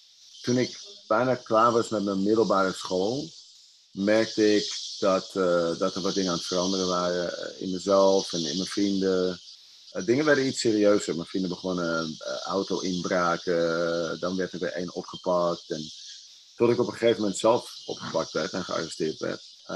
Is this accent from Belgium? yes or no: no; Amsterdam, North Holland, Netherlands; Ik ben opgegroeid in Amsterdam. Geboren in de buurt van het concertgebouw. En later verhuisd naar Osdorp. Osdorp is het is de randstad van Amsterdam.